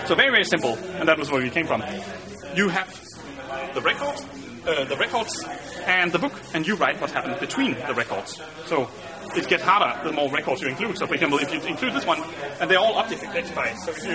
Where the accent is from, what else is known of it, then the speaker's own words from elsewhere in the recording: Faroe Islands; The Faroe Islands.